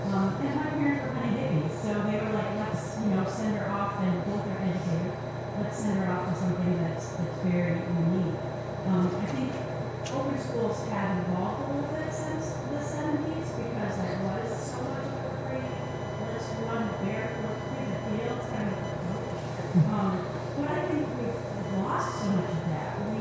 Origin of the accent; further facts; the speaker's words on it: Saint Paul, Minnesota, United States; Minnesota. It was in St. Paul, Minnesota.